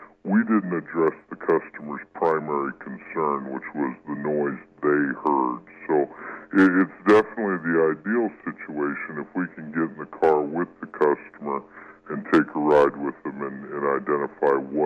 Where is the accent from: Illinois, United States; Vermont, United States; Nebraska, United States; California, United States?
Nebraska, United States; Omaha; moved away as an adult; now in Des Moines, United States; No, I grew up in Omaha. So moved a little ways away from home here.